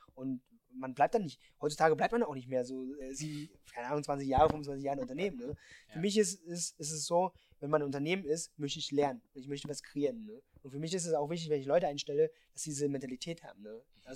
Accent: Germany; Ich möchte in Deutschland mitgestalten. Ich bin ja auch Deutscher und ich möchte das auch gestalten am Ende des Tages.

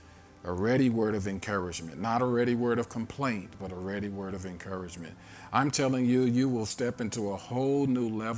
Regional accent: St. Louis, Missouri, United States; now in Pennsylvania, United States; But I come from St. Louis, and St. Louis was founded by the French, heavily populated by the Italians. So I come from a very French and Italian culture

